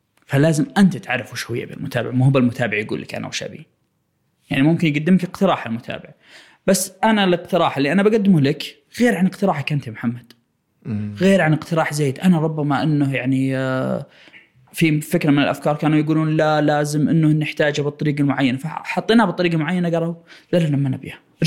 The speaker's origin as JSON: {"language": "Arabic", "country": "Saudi Arabia", "said": "إحنا سعودية نأخذ شيء ونحطه في مكان ثاني"}